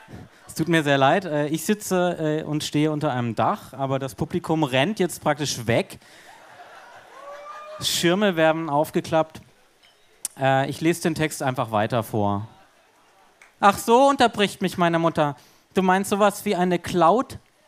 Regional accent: Southern Germany, Germany; now in Berlin, Germany; Meine Eltern wohnen in Süddeutschland, in Freiburg. Denn wie alle Berliner komme ich aus Süddeutschland.

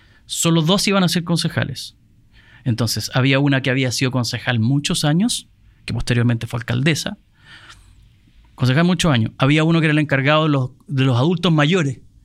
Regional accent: San Bernardo, Santiago Metropolitan Region, Chile; born there; Yo nací en San Bernardo, que es una comuna popular de Santiago, para los que ven este podcast y escuchan de otros países. Y nací en una familia absolutamente clase media.

